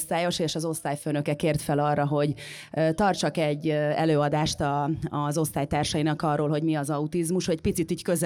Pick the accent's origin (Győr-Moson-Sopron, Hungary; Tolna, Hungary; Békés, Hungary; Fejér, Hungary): Győr-Moson-Sopron, Hungary; Sopron; Törzsgyökeres soproni vagyok, most már 40-en túl.